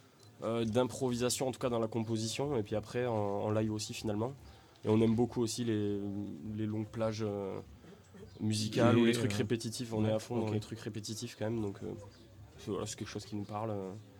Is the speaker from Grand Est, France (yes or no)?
no; Occitanie, France; now in Toulouse, France; On est d'Ariège. D'Ariège à la base, mais on habite quasiment tous à Toulouse.